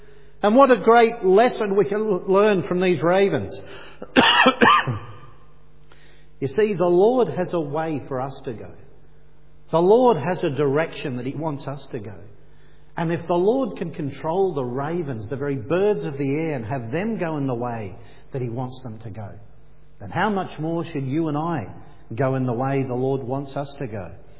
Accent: Australia; accent: Australian; With my Aussie accent, I'll get it wrong whatever I say anyway, so I'll stick with the word Cherith.

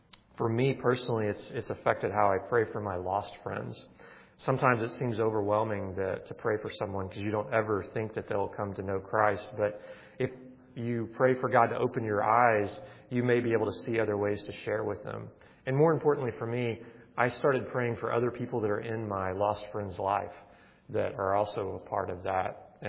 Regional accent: Missouri, United States; We went on a vacation back to where I grew up in Missouri.

